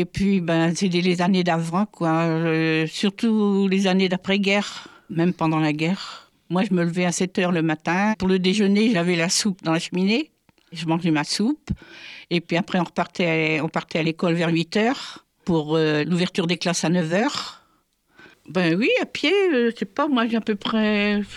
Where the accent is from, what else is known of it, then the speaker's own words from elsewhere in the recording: Couéron, Pays de la Loire, France; J'avais 8 ans en 1942. Je suis née à Couéron, j'y suis toujours.